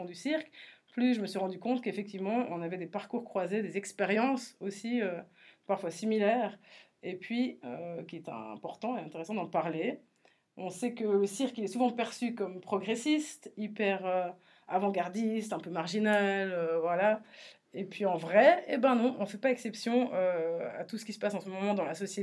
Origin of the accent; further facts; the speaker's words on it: Jura, Switzerland; born there; now in Valais, Switzerland; En fait, je suis un peu une fausse valaisanne, mais donc je suis née au Jura.